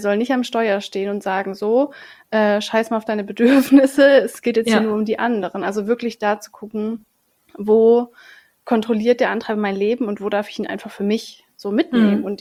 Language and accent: German; Baden-Württemberg, Germany; Ich komme halt so aus dem Schwarzwald und da ist es halt so, das Leben ist halt hart so, Arbeit ist halt hart so, es kommt nichts einfach so.